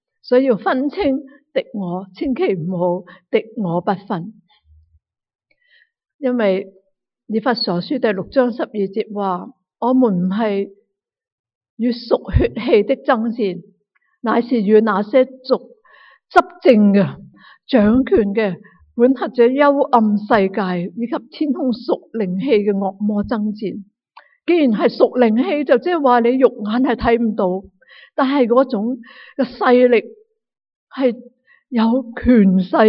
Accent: China; 我们中国人所讲的，不知道你听过没，就说狗认人不认屋，猫认屋不认人。

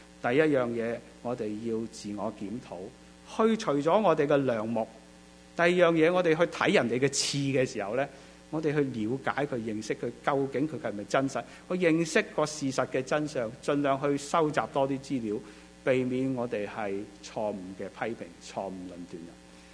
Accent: China; 我们中国人都很懂讲的，是吧？一样米养百样人。

